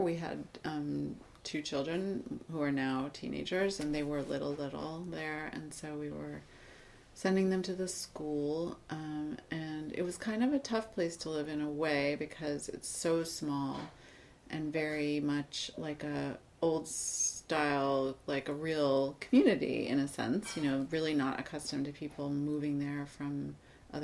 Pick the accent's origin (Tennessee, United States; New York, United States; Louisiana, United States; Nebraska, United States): New York, United States; New York City; And, you know, growing up in New York City, like, it's funny, I think that probably many people would say something about, like, the cultural experiences available to you